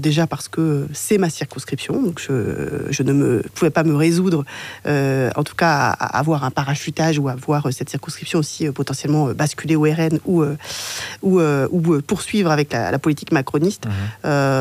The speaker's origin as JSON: {"language": "French", "region": "Pays de la Loire", "country": "France", "moved": "as an adult", "lives_now": "Bordeaux, France", "said": "Je suis bordelaise depuis une vingtaine d'années maintenant. J'y suis arrivée pour mes études. À la base, je suis d'origine vendéenne. Je suis fille d'ouvrier. Je viens d'un milieu donc plutôt très modeste"}